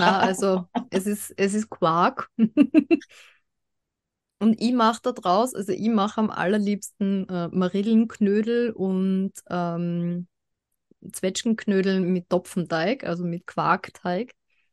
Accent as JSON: {"language": "German", "region": "Vienna", "country": "Austria", "said": "ich bin aus Österreich. Muss an Wien liegen."}